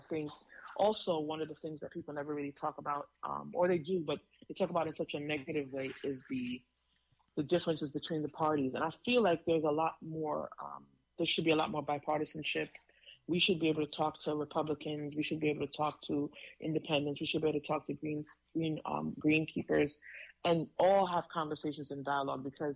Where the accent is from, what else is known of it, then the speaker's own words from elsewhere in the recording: Jamaica; moved away; I am from Jamaica originally, and I've been here a long time. I was supposed to be Canadian, but my mother changed her mind.